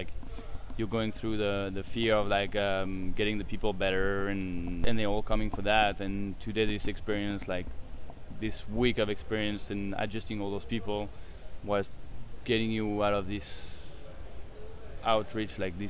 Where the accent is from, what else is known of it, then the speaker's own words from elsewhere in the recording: Spain; English is a second language; and I'm from Spain